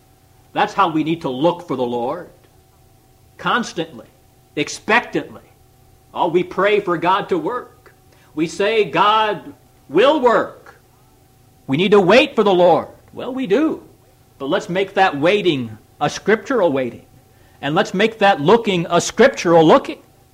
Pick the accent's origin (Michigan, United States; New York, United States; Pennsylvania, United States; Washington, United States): Michigan, United States; I recall before, there were times when she was from Florida and I'm from Michigan.